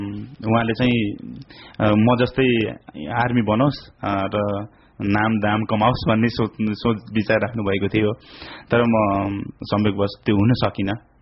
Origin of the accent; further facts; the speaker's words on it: Syangja, Gandaki Province, Nepal; मलाई मनपर्छ आफ्नो जिल्ला, मेरो आफ्नो जन्मभूमि एकदम मनपर्छ।